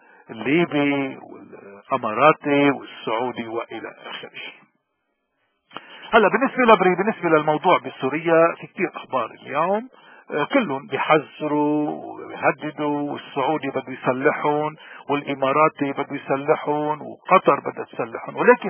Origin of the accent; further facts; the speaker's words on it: Lebanon; ومين أكتر منا نحن كلبنانيين من كل فئتنا ما بيعرف شو هو إجرام النظام البعثي السوري